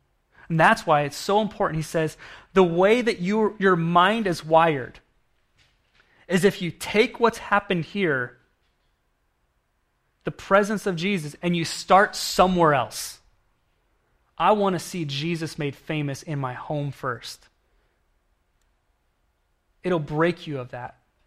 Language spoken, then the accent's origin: English; Oregon, United States; because I grew up in Oregon and my family did the exact same thing